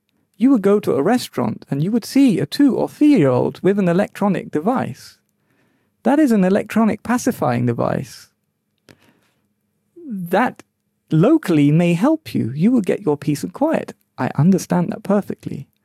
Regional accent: London, United Kingdom; born or raised there

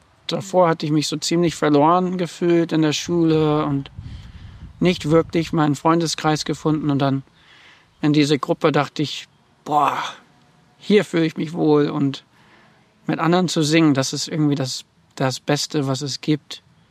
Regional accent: Vermont, United States; German is a second language; im Wald, wo ich dann eben aufgewachsen bin in Vermont, USA, im Neuengland.

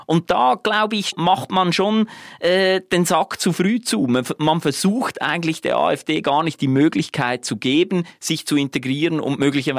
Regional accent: Switzerland; Also ich möchte das jetzt nicht einfach sozusagen als meine Schweizer Perspektive anbieten

